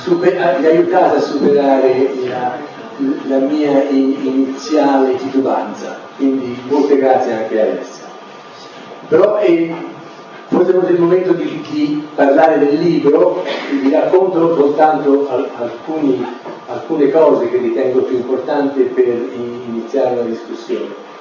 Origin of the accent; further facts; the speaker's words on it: Florence, Tuscany, Italy; E io sono fiorentino e quindi per me fare la presentazione a Firenze è anche l'occasione per incontrare tanti amici